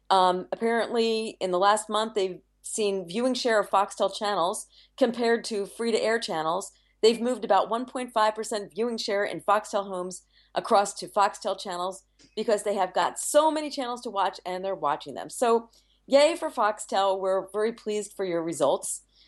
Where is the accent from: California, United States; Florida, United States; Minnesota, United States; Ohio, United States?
Florida, United States; Melbourne; now in Sydney, Australia; I'm from Melbourne, Florida, which is slightly ironic as